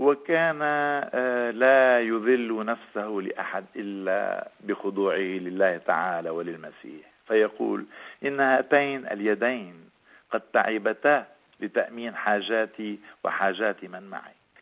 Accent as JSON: {"language": "Arabic", "country": "Lebanon", "said": "وعندنا في لبنان أيضا"}